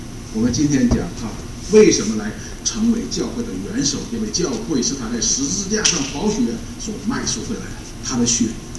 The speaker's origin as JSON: {"language": "Chinese", "country": "China", "said": "我们中国人讲说，滴水之恩当以涌泉相报，这好像是我们中国人一个做人的一个起码的一个最根本的感恩之心。"}